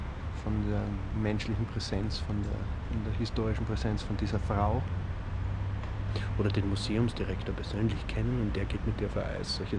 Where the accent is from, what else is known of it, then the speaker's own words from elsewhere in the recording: Graz, Styria, Austria; Ich bin Grazer, gebürtiger Grazer. Und habe auch ja, immer wieder nach Graz zurückgefunden.